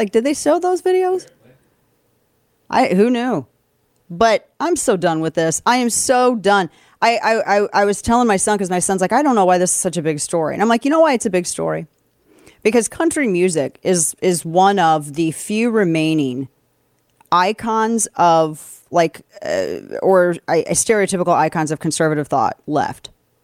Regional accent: Missouri, United States; The only thing that we have in common is we're both from Missouri and both our families are from Southern Missouri.

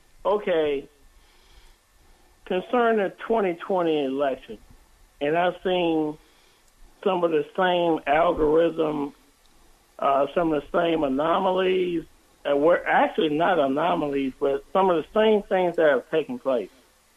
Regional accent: Alabama, United States; I'm from Marengo County, Alabama.

